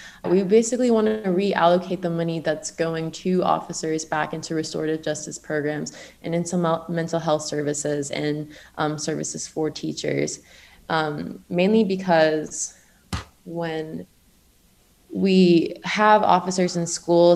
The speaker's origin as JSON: {"language": "English", "town": "Kissimmee", "region": "Florida", "country": "United States", "said": "Yeah, so I'm from Kissimmee, Florida."}